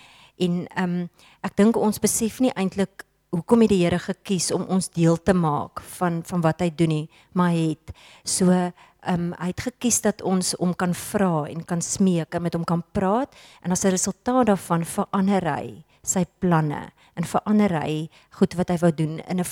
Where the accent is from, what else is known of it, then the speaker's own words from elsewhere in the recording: Pretoria, Gauteng, South Africa; Ons kom van Pretoria af en ons kinders was in 'n Christenskool.